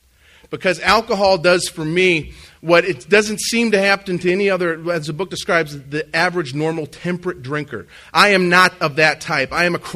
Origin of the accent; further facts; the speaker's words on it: Minot, North Dakota, United States; But I grew up in Minot on the Air Force Base.